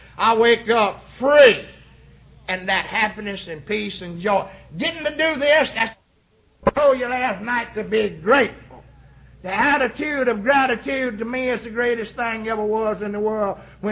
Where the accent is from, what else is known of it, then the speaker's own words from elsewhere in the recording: Lincoln, United States; I was born and reared in Lincoln. I was a football hero coach in Lincoln.